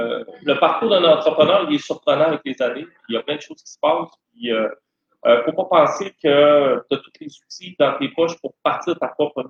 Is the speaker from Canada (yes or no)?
yes; Saint-Gédéon, Quebec, Canada; Ben, moi, je suis originaire de Saint-Gédéon